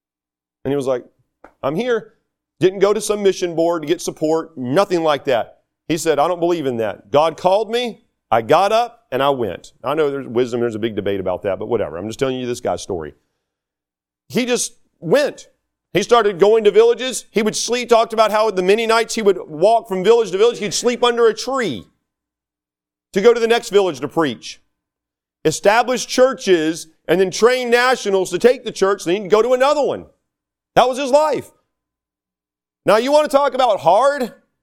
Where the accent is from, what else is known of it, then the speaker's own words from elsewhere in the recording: North Carolina, United States; Can't, never, could. That's North Carolina right there. That can fall back into my accent.